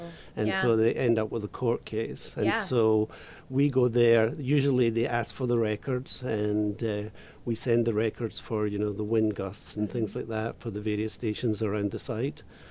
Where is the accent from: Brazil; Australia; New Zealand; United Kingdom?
United Kingdom; Scotland; now in Utah, United States; I'm originally from Scotland, as you can tell from my accent. I've been at Utah State now for about 18 years.